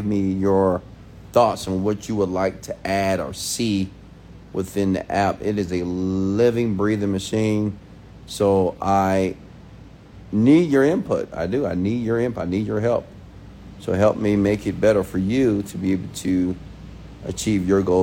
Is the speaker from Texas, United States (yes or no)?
yes; Houston, Texas, United States; now in Medellin, Colombia; I'm from Houston, Texas, but I'm currently in Medellin, Colombia.